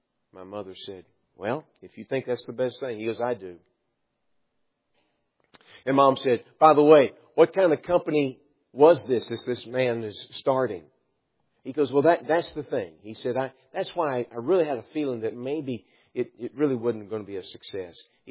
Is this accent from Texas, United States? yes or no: yes; Dallas, Texas, United States; Now, I grew up in the Dallas, Texas area.